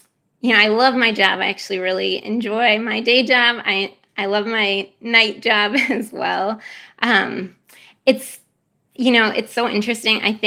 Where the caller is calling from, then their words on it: Austin, Texas, United States; I'm calling in from Austin, Texas.